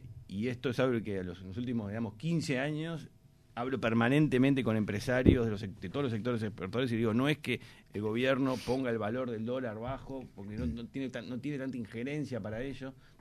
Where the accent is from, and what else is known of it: Uruguay